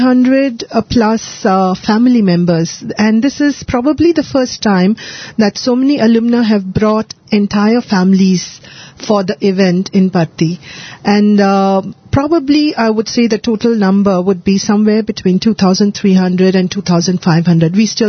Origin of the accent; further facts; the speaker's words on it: Singapore; from Singapore.